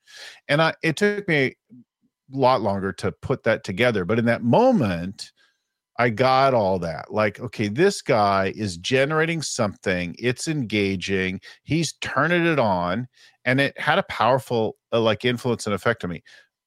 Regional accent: California, United States; I'm like, listen, I'm from California.

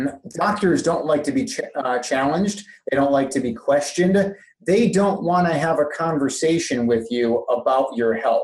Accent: Illinois, United States; from my home state of Illinois, where the whole state is all growing soy

